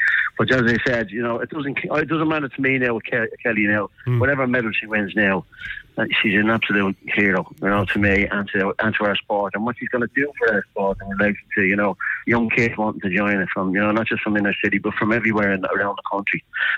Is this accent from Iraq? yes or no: no; Greenhills, Leinster, Ireland; Well, I'm actually from Greenhills